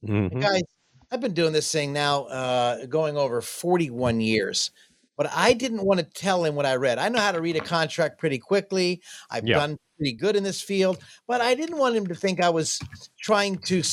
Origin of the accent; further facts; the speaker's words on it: Jacksonville, Florida, United States; I'm from Jacksonville, Florida. I kind of got rid of my accent